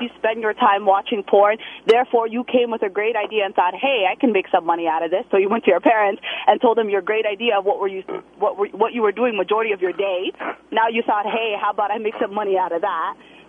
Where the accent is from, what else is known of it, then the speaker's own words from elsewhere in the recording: Canada; I'm Canadian